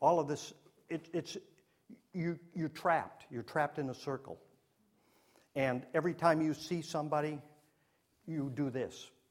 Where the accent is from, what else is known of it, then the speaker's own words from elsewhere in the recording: New Hampshire, United States; but I came from New Hampshire, and guess who we follow? The Red Sox.